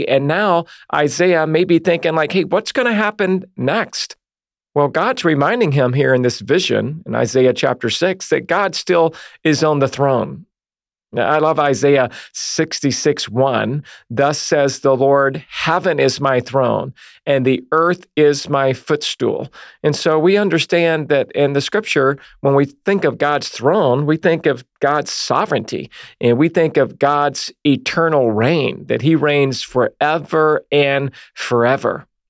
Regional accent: United States; I was growing up in America, like many of the listeners here today

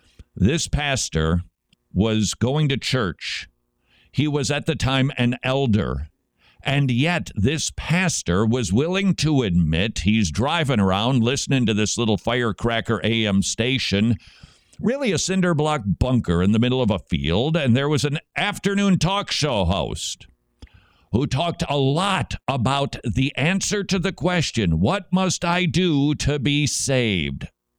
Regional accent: Minnesota, United States; And every single time I say to someone from the South that I'm from Minnesota, they keep saying, "Oh, you betcha."

